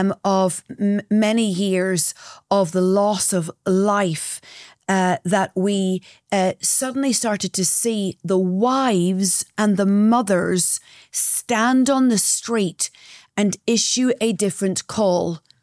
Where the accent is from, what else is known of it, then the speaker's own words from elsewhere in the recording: Northern Ireland, United Kingdom; I grew up in Northern Ireland. You already know that. And grew up in civil war.